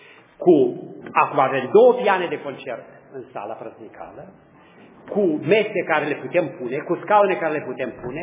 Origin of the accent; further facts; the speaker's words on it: Transylvania, Romania; sunt ardelean